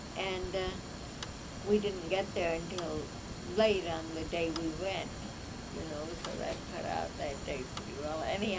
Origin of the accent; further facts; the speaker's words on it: Anamosa, Iowa, United States; And I was from Anamosa, and they weren't very far apart.